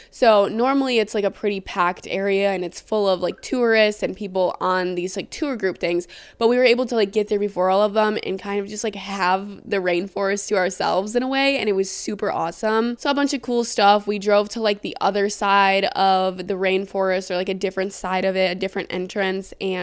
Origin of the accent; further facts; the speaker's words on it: Wisconsin, United States; Like I'm from Wisconsin, I live in Wisconsin.